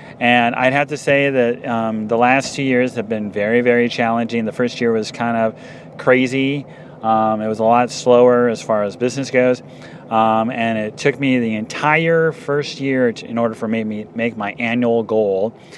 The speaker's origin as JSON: {"language": "English", "region": "Indiana", "country": "United States", "said": "because, you know, I'm from Indiana, so I could use something like Hoosier."}